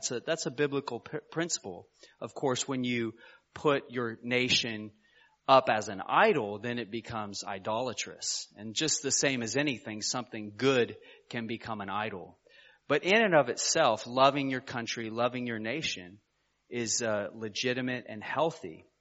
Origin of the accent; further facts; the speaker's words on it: United States; And that includes my home country, the United States.